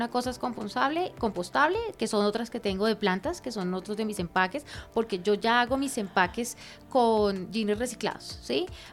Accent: Colombia; soy una colombiana como tú y como yo

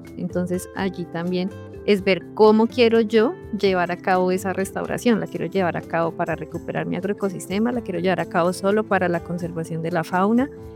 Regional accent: Bogotá, Colombia; yo realmente soy de Bogotá, entonces llegar a otra región, adaptarme

